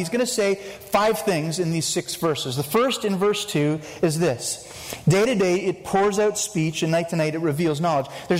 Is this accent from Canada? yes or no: yes; Campbell River, British Columbia, Canada; Now, I grew up in Campbell River down on Vancouver Island. We lived about a block from the beach.